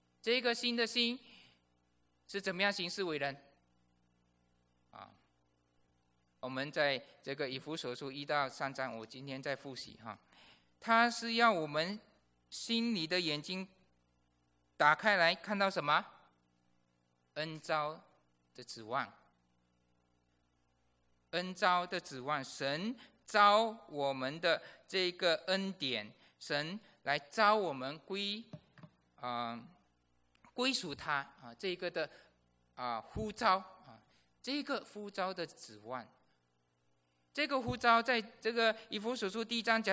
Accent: Malaysia; 当你只我回马来西亚的时候，开始会想到说我在马来西亚从小成长的这个背景

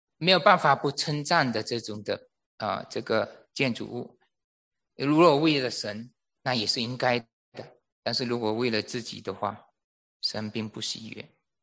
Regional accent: Malaysia; 我在这个我从小在马来西亚的

